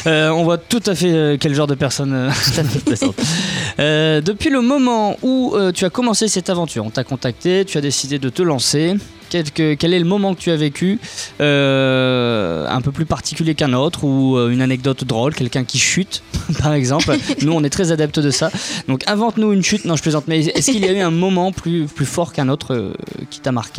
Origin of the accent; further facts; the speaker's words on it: Saint-Quentin, Hauts-de-France, France; C'est parce que je suis de Saint-Quentin.